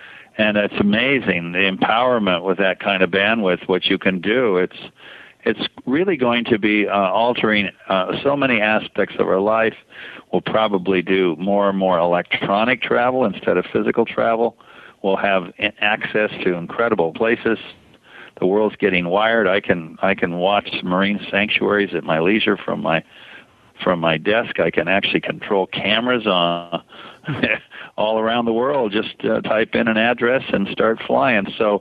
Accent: San Diego, California, United States; Well, it was clearly growing up in San Diego, next to the largest oceanographic institution in the world

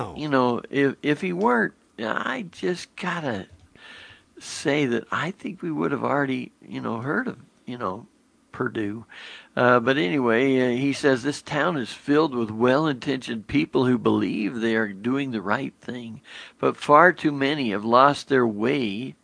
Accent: Georgia, United States; Another recent exit poll in my home state of Georgia showed 6 in 10 Republicans have felt betrayed by their political party.

